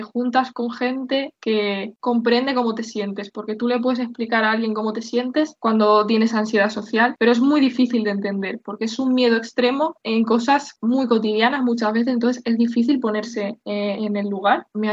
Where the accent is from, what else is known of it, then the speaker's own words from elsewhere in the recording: Manises, Valencian Community, Spain; tengo 24 años, soy de Manises